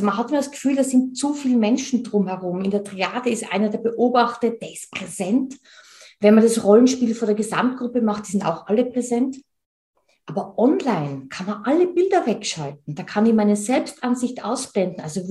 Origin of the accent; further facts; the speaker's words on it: Tyrol, Austria; Und ich bin Tirolerin, wie man unschwer hört.